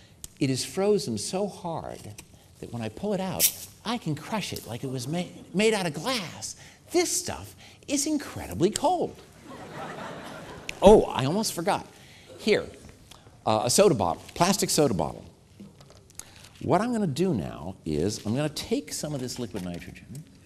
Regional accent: Washington, District of Columbia, United States; I come from Washington, D.C. Hot air is in.

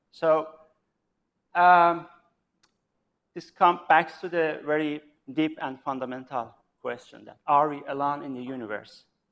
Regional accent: Tabriz, East Azerbaijan, Iran; the people that did that died near my hometown Tabriz in 2 consecutive earthquakes

